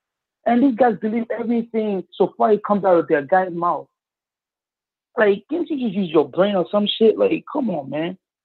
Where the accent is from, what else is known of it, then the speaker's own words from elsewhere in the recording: Nigeria; Bro, I am Nigerian.